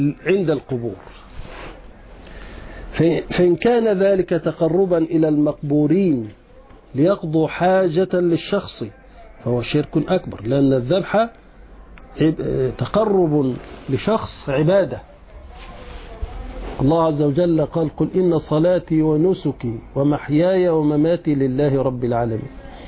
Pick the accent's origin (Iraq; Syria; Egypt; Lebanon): Egypt; لا يكون بناء كما هو حادث الآن عندنا في مصر، ده مخالف للشرع.